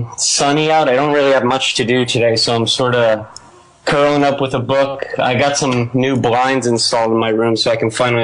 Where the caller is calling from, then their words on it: Boston, Massachusetts, United States; Boston, Massachusetts, as a matter of fact.